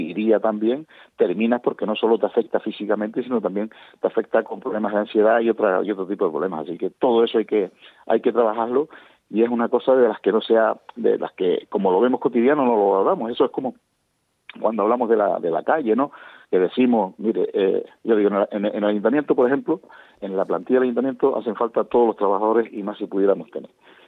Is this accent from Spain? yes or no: yes; Canary Islands, Spain; Ya hoy viajamos hacia Fuerteventura, la verdad que deseando llegar a mi tierrita.